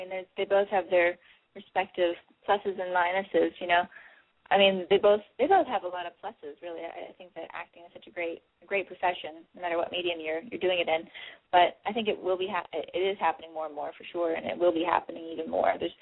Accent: Hawaii, United States; I grew up in Hawaii.

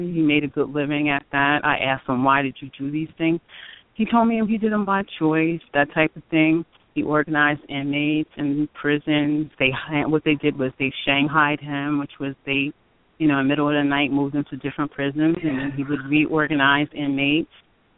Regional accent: Newark, New Jersey, United States; I'm from Newark. I moved him out of Newark.

